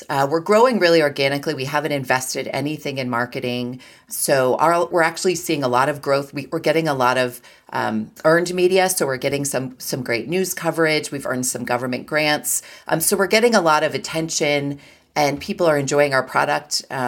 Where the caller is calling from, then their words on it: Kittery, Maine, United States; I'm calling from Kittery, Maine.